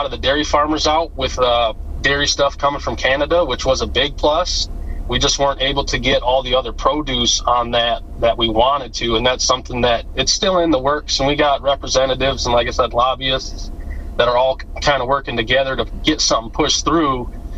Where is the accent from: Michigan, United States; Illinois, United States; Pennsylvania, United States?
Michigan, United States; I'm from Michigan.